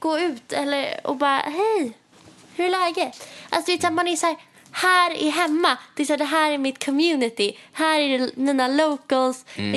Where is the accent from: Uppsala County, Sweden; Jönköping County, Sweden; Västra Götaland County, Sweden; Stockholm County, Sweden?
Stockholm County, Sweden; Stockholm; Eller inser typ hur soft det är att vara hemma i Stockholm